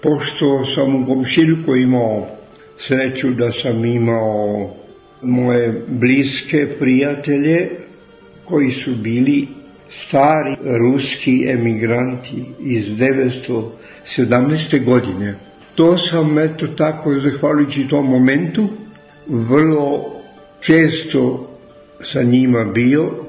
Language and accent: Serbian; Belgrade, Serbia; Ja sam iz Beograda, sa Dedinja.